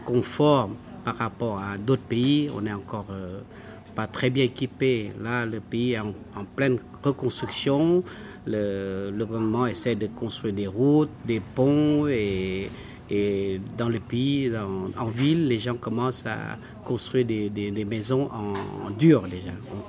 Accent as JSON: {"language": "French", "country": "Laos", "second_language": "French", "said": "C'est mon cas parce que j'ai appris le français très très jeune à l'époque."}